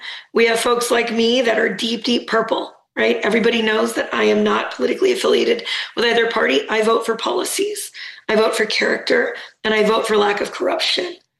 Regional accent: West Coast, United States; I'm from the West Coast, so it would have sounded strange to me a decade ago.

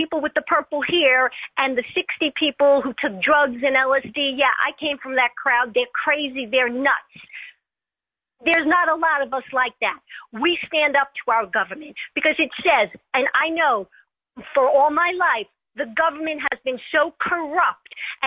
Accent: New York, United States; I'm from New York. I know him from New York.

